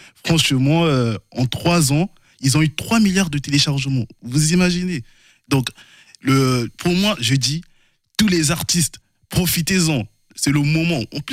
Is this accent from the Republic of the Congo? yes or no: yes; Republic of the Congo; de base, je suis congolais. Moi, je me considère comme le prince du Congo.